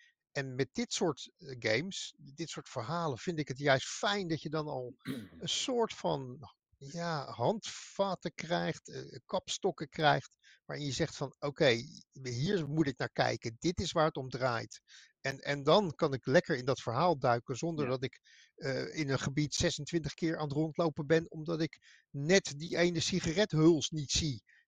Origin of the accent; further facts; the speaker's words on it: Antwerp, Flanders, Belgium; born there; Mijn geboortestad. Stad der Steden.